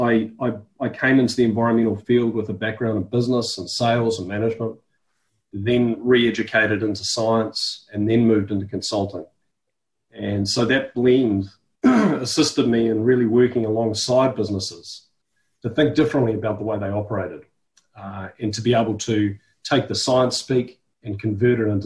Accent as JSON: {"language": "English", "country": "New Zealand", "said": "Yeah, so with my background, as you said, I'm a New Zealander. I'm 40 years old"}